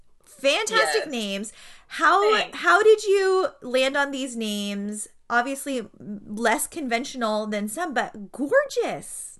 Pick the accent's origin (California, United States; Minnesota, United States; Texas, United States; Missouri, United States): California, United States; I'm a California girl.